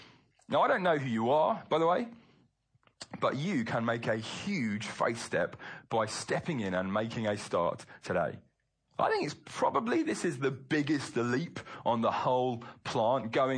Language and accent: English; England, United Kingdom; Now, I get it, we're all English.